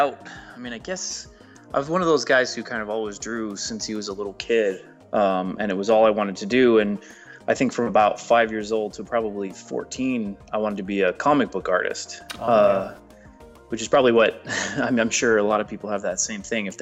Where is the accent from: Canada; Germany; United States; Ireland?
Canada; I didn't mention I'm from Canada originally.